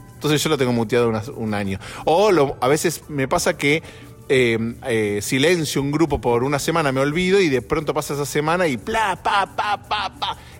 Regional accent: Argentina; now in Los Angeles, United States; somos todos los argentinos varones que estamos acá

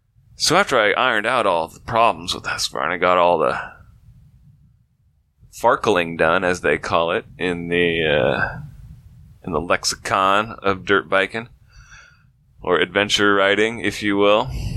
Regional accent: Iowa, United States; also born or lived in Nebraska / Colorado; Well, I grew up in Iowa.

